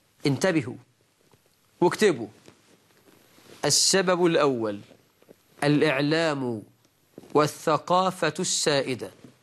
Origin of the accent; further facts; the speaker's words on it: Egypt; ده مثل عندنا في مصر.